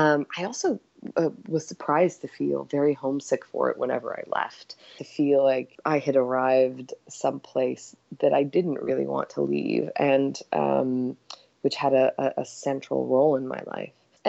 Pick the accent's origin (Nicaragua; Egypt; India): Egypt; also born or lived in Yugoslavia / Cyprus; now in United States; We were in Cyprus for a while. I grew up in Egypt. We came to the States and moved around basically every 3 years.